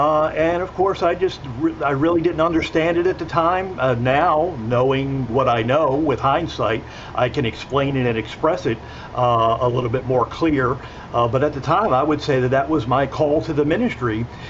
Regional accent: Philadelphia, Pennsylvania, United States; Well, I was born and raised in the Oxford Circle section of Northeast Philadelphia. Born and raised a good Roman Catholic boy

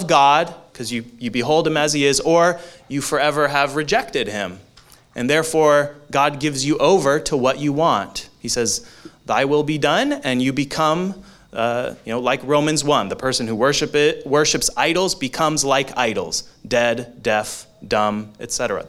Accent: Silverdale, Washington, United States; So this is in my hometown of Silverdale.

